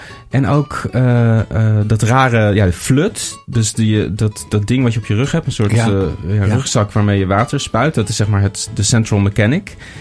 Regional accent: Amsterdam, North Holland, Netherlands; Ik ben opgegroeid in Amsterdam. Maar ik ben in Tilburg aan het conservatorium gaan studeren.

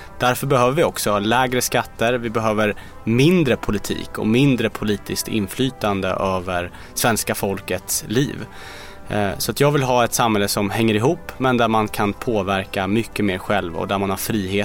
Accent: Stockholm, Stockholm County, Sweden; Jag kommer ju från Kista där man ser kring hela Järvafältet, alltså Tensta, Rinkeby, Hjulsta, Husby.

